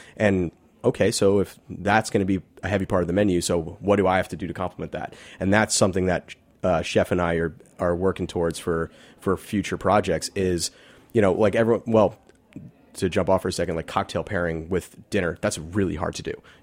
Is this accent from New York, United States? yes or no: yes; Manhattan, New York, United States; I'm from Manhattan, so I don't really get out here so much and see what's hopping.